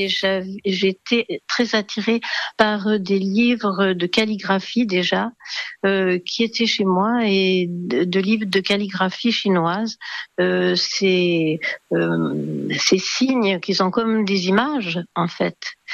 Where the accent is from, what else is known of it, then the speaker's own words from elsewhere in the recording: Grenoble, Auvergne-Rhône-Alpes, France; Ah, je suis né à Grenoble.